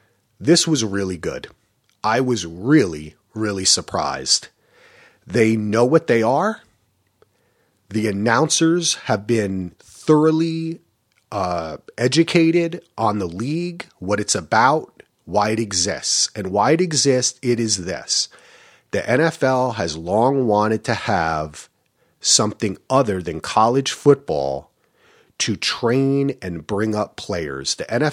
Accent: New Jersey, United States; I went to Rutgers. Okay. I'm from Jersey. We like the Jets and the Giants.

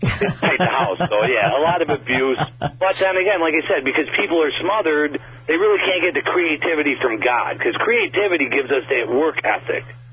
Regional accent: New York, United States; I'm from New York, but from the western end.

